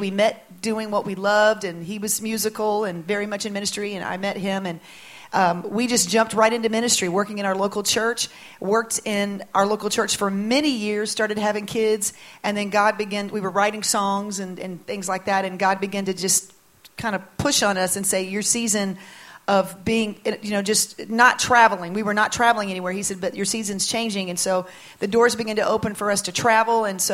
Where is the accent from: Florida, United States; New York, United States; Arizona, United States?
Florida, United States; Well, I grew up in Florida. My parents were pastors from many years